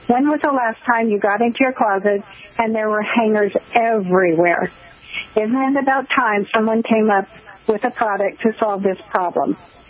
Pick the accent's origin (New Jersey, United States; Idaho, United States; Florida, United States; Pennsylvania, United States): Idaho, United States; Boise; Well, like you said, I am from Boise, Idaho, and I would like to, thank my parents for being such a great influence